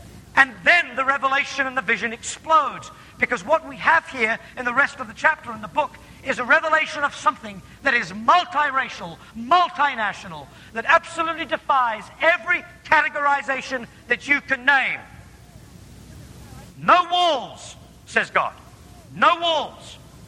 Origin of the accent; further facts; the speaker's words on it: New Zealand; now in England; I was brought up in New Zealand. I didn't know what it was to live with fences till I came to England.